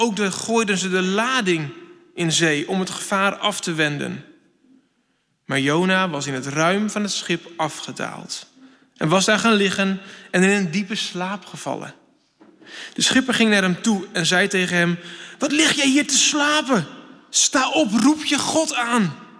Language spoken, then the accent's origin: Dutch; Hasselt, Overijssel, Netherlands; also born or lived in Zwolle / Harderwijk; now in Arnhem, Netherlands; ik kom zelf een beetje uit de regio, ik kom uit Hasselt, daar ben ik opgegroeid. En lang in Zwolle gewoond en ook in Harderwijk en nu al een jaar of acht in Arnhem.